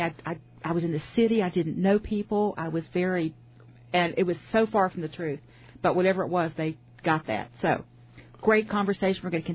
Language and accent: English; West Virginia, United States; And I was from West Virginia. I was kind